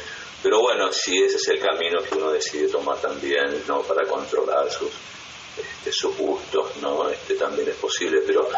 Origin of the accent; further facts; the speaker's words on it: Argentina; para aquellos que somos de la Argentina, desde que yo nací, ¿no?